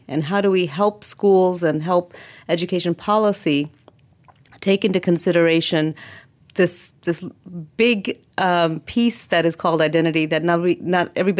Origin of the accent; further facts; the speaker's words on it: United States; growing up in America with parents who had decided that we were going to be staying in America